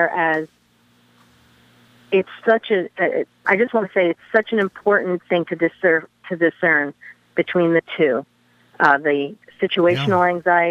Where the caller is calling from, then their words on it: Goshen, United States; I'm from Goshen.